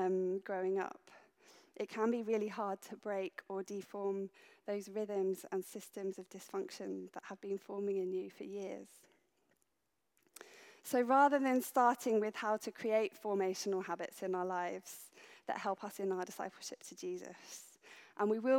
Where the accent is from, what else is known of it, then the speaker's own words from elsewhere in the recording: Bognor Regis, South East England, United Kingdom; So if you don't already know, I am from Bognor Regis. I'm proud of being from Bognor.